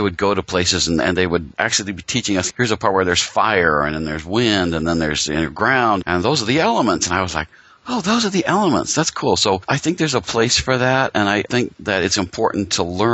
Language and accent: English; United States; As an American, I wasn't offended by the general.